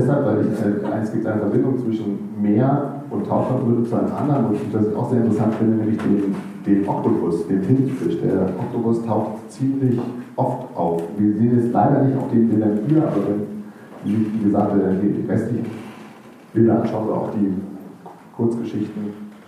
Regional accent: Hanover, Lower Saxony, Germany; Ich komme aus Hannover

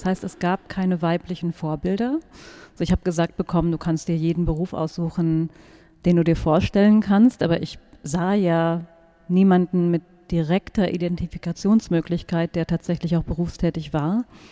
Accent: North Rhine-Westphalia, Germany; sehr katholisches Aufwachsen. Ich bin in Deutschland im Sauerland groß geworden. Das ist eine konservativ-katholisch geprägte Region.

